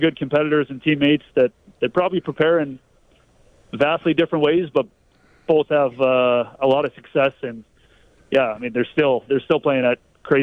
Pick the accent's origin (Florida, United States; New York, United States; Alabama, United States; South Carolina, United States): New York, United States; Amherst; growing up in Amherst, I probably didn't realize it at the time how fortunate I was.